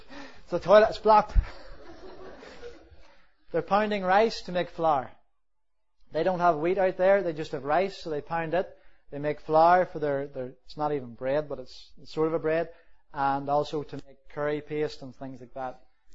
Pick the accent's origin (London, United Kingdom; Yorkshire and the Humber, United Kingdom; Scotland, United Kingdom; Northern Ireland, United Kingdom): Northern Ireland, United Kingdom; I'm a bit slow, I'm from Northern Ireland.